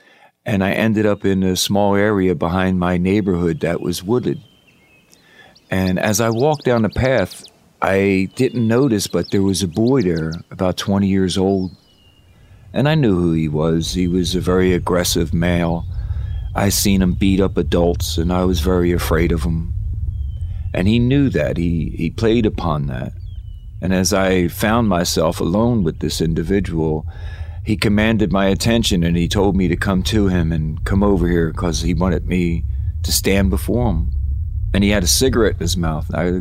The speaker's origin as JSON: {"language": "English", "town": "Philadelphia", "region": "Pennsylvania", "country": "United States", "tie": "born or raised there", "said": "I was raised in Southwest Philadelphia. My family lived in a small area of the Eastwick section, Southwest Philadelphia, and I was in a working class neighborhood."}